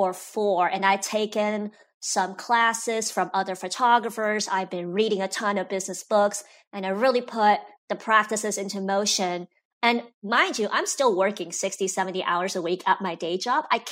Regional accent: China; now in United States; So I'm Chinese American and I had a ton of pressure on my shoulders.

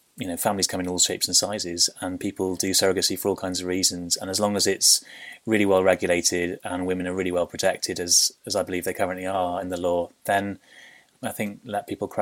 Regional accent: Wales, United Kingdom; We were a really close family growing up in Wales and we saw them every week.

